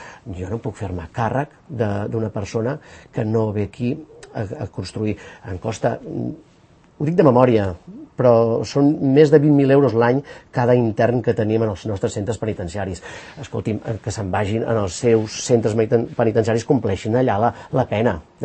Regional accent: Granollers, Catalonia, Spain; now in Sant Cugat, Spain; Jo mateix vinc de Granollers i he vingut a Sant Cugat fa un any, ara tot just que estic aquí.

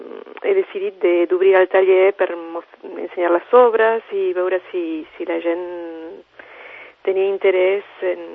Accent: France; Catalan is a second language; now in Spain; Jo soc francesa i quan vivia allí sempre feia un taller portes obertes al final de cada any.

